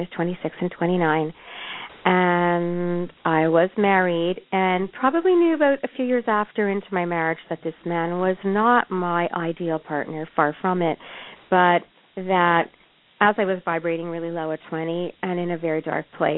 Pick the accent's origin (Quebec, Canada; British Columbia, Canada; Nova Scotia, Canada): Quebec, Canada; Montreal; And I'm from Montreal and from Canada. So, you know, of course, I was far away from home.